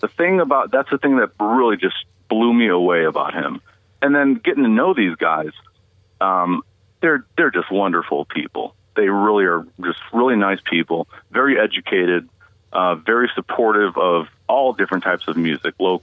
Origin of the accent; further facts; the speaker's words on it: Chicago, Illinois, United States; I'm from Chicago, and I've never heard of you.